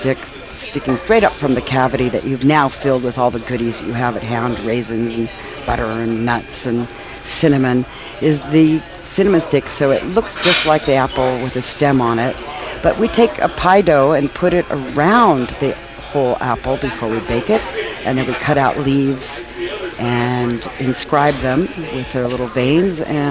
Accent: Berkeley, California, United States; I just happened to read about a program in Berkeley, my hometown actually in California

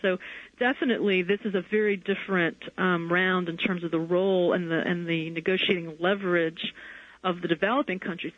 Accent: Texas, United States; as I said, I'm from Texas, so I sort of know cotton farming in Texas better than I know what the situation is today in Mississippi.

